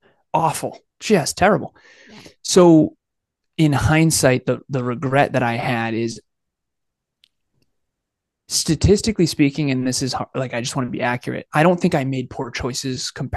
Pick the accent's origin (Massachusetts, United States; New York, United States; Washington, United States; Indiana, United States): Massachusetts, United States; And born and raised in Massachusetts, born in 1988. I'm 37 now